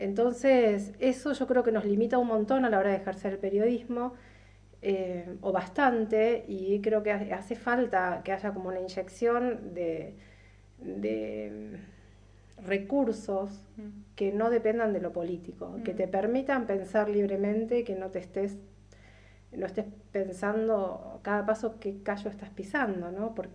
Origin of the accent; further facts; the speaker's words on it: Bahía Blanca, Buenos Aires Province, Argentina; yo si bien vengo de Bahía Blanca, que es una ciudad grande, y estuve en Buenos Aires viviendo un montón de tiempo, de hecho me fui de la capital porque no soporté el estrés del nivel de vida